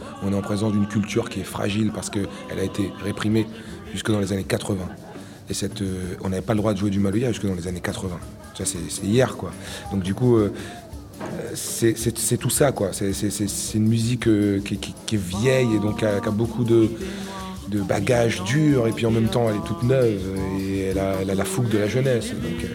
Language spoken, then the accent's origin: French; France; je fais de la musique française, alors, puisqu'on est français